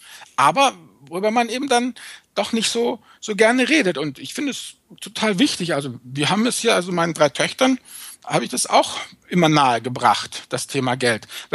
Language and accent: German; Rhineland, Germany; Außerdem bin ich ja Rheinländer. Du weißt ja, wir Rheinländer, ne?